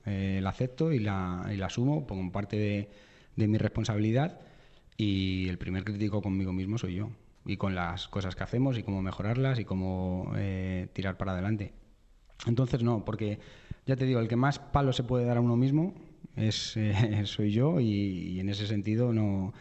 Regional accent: Madrid, Community of Madrid, Spain; soy de Vallecas, de que soy rayista

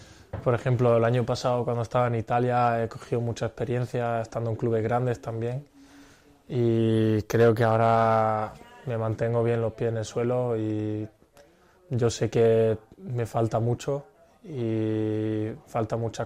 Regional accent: Spain; yo estoy en España y para mí yo llevo toda la vida en España y un orgullo estar aquí y poder representar a mi país.

